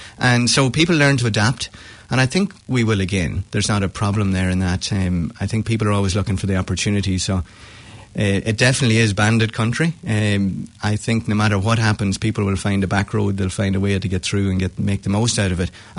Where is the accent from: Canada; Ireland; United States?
Ireland; Ulster; growing up in Monaghan, it was a very resilient county